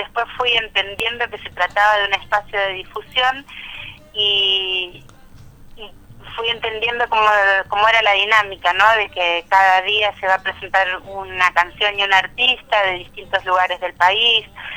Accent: Bahía Blanca, Buenos Aires Province, Argentina; born there; now in Rawson, Argentina; yo soy nacida en Bahía Blanca, pero hace muchos años, ya hace más de 18 años que vivo en Rawson, provincia del Chubut, que es el lugar que he elegido para vivir la vida y para hacer mis canciones.

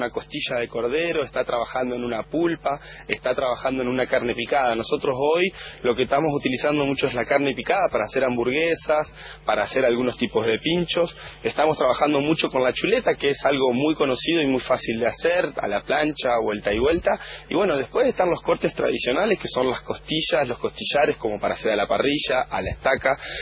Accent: Paraná, Entre Ríos, Argentina; yo soy cocinero de Paraná, de la provincia de Entre Ríos.

